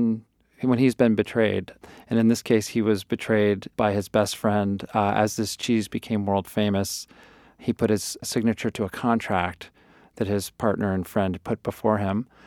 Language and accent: English; United States; Well, so, you know, unfortunately, I'm American, and I grew up on sort of the individually wrapped slices of Kraft American cheese